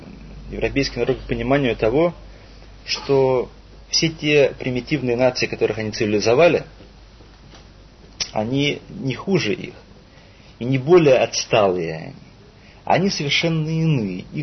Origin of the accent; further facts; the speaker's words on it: Russia; почти все мы, поскольку выросли в России и были воспитаны в рамках российского общества